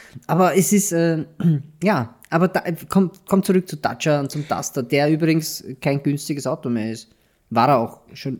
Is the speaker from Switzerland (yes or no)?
no; Austria; Als Österreicher.